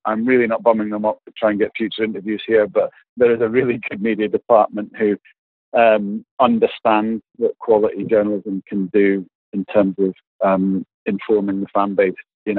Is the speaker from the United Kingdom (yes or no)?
yes; Scotland, United Kingdom; moved away as an adult; now in England; I've been covering the club for 16, 17 years when I came down from Scotland to do, you know, essentially Liverpool, Everton, United, and City was my initial job in England.